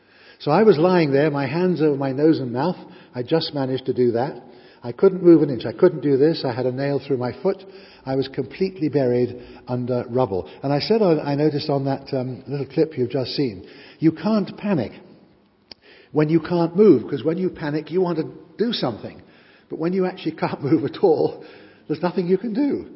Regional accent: England, United Kingdom; And then I thought, no, I'm an English public school boy.

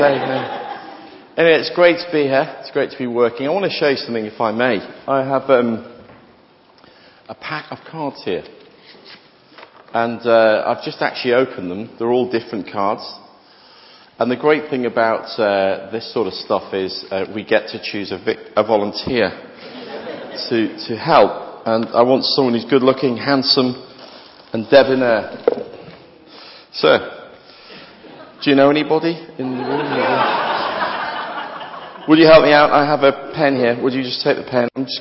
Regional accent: Liverpool, North West England, United Kingdom; accent: Scouse; I don't know if you can tell by my accent where I'm from. I'm from a little fishing village up north called Liverpool. You've heard of it. It's a great place. I was there as a child for many, many years.

